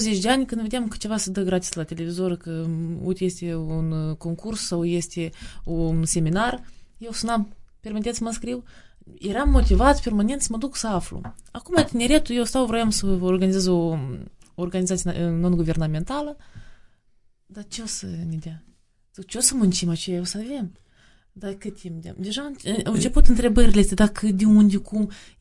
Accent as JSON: {"language": "Romanian", "country": "Moldova", "tie": "born there", "said": "M-am născut în Republica Moldova."}